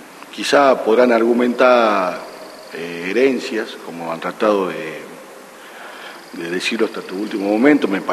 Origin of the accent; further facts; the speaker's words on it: Tucumán, Argentina; No lo orgullece como tucumano